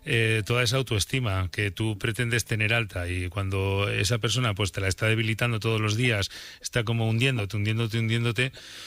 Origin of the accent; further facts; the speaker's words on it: Burgos, Castile and León, Spain; Yo soy de Burgos también.